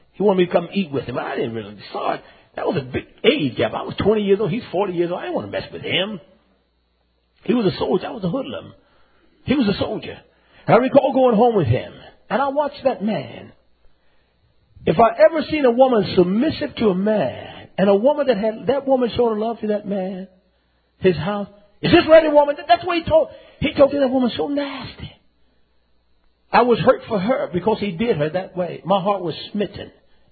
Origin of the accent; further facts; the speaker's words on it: North Carolina, United States; He liked me because I was from North Carolina.